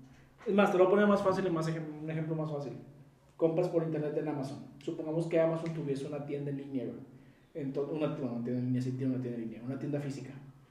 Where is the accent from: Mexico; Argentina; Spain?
Mexico; yo lo estaba grabando como buen mexicano